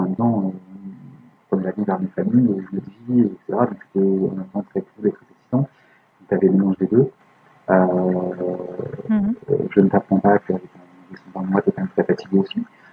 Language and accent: French; France; on est français